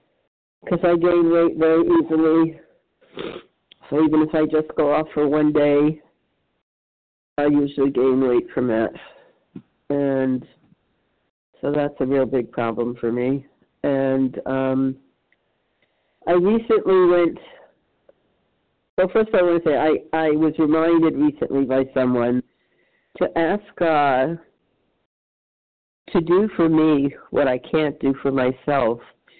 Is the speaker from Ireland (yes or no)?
no; New York, United States; I'm from New York.